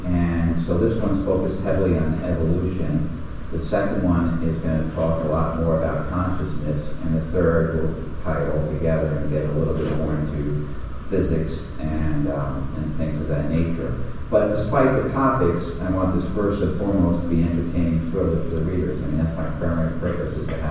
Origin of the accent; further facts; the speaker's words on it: New York, United States; So I was from the New York City, Long Island area, still am.